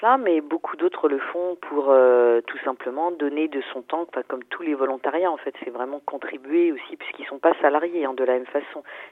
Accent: France; comme les associations chez nous en France

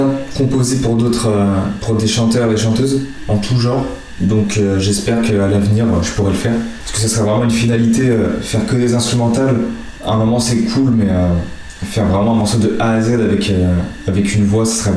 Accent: Morocco; Je l'ai composé pour mon pays d'origine, le Maroc.

